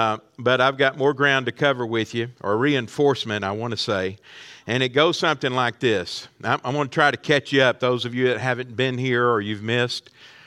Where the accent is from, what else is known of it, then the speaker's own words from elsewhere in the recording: Texas, United States; Now, I grew up in the Piney Woods of East Texas, way back in the country.